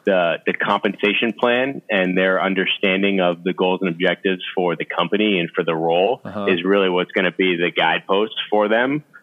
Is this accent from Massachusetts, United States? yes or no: yes; Boston, Massachusetts, United States; Big sports fan, born and raised in the Boston area. So a huge fan of all the Boston sports fans.